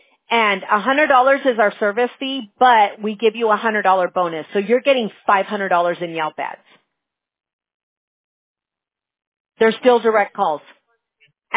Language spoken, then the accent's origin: English; California, United States; California.